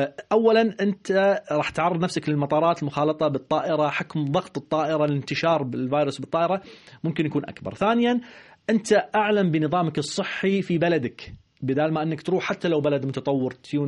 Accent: Kuwait; أنا يعني أنا كويتي، ولكن أقول يعني شعبي مستهتر

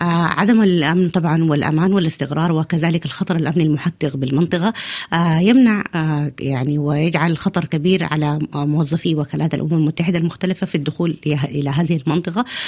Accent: Sudan; يعني نحن الآن كسودانيين نقوم بمبادرات اجتماعية بسيطة

